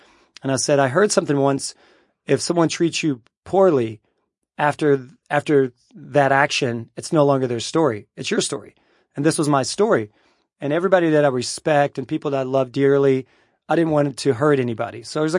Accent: Owensboro, Kentucky, United States; When I grew up in Owensboro, Kentucky, someone in the ninth grade, a friend, started

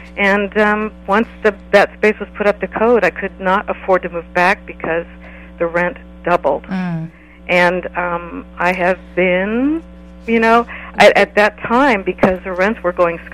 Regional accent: Oakland, California, United States; I was born and raised in Oakland. And left the area, went away to school, and moved back in 1984.

